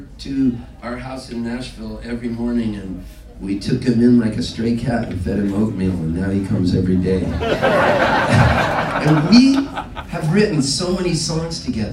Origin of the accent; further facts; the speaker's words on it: Halifax, Nova Scotia, Canada; born there; I was born in February 19th, 1960, in Nova Scotia, in Halifax, in the infirmary to the Sisters of Charity.